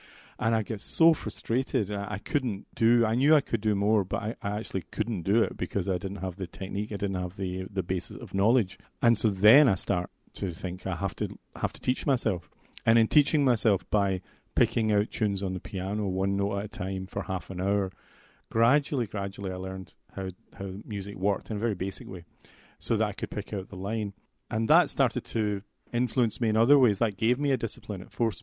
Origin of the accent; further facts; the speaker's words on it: Glasgow, Scotland, United Kingdom; I come from Glasgow, and I still live in Glasgow